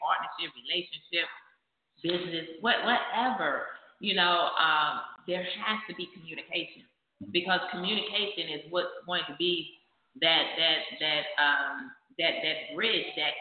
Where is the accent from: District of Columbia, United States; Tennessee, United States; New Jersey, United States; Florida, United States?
New Jersey, United States; I'm from New Jersey. Jersey girl out here in the country.